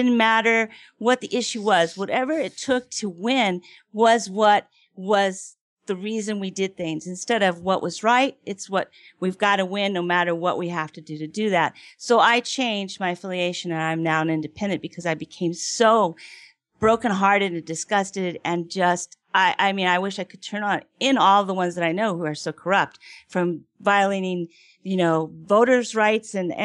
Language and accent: English; Arizona, United States; But I came back to my home state of Arizona, to where I was raised in Cochise County